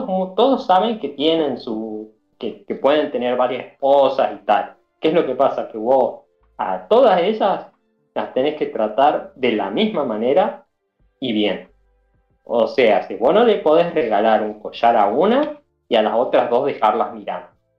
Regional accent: Argentina; Yo soy argentino.

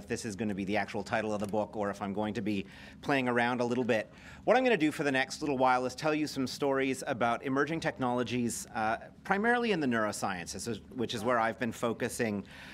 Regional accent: Montreal, Quebec, Canada; And I grew up in Montreal, so I'm accustomed to some cold weather.

